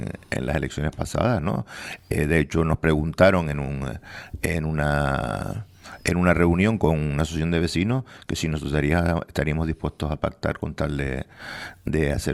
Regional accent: Santa Cruz de Tenerife, Canary Islands, Spain; born there; now in El Sauzal, Spain; yo realmente nací en Santa Cruz. Lo que pasa que llevo viviendo unos cuantos años, ¿no? En la parte alta del Sauzal.

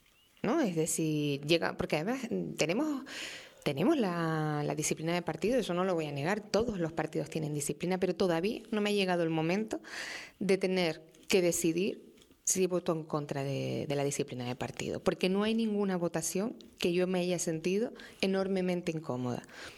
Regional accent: Canary Islands, Spain; yo soy muy canaria

